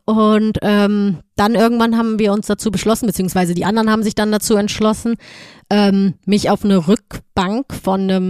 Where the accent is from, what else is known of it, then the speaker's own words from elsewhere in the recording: Cologne, North Rhine-Westphalia, Germany; Und in Köln war zum Beispiel, und das hat gar nichts damit zu tun, dass das meine Heimat war oder ist